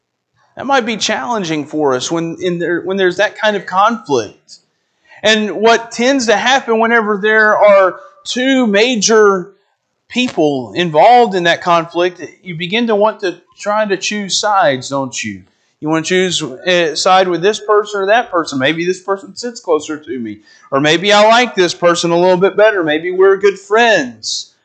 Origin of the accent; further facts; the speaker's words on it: Arkansas, United States; I'm from Arkansas. I want to say y'all there.